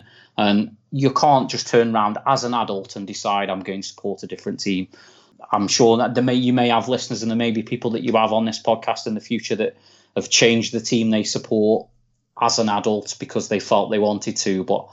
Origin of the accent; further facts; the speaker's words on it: Stoke-on-Trent, West Midlands, United Kingdom; I was born in Stoke-on-Trent, lived in Stoke-on-Trent.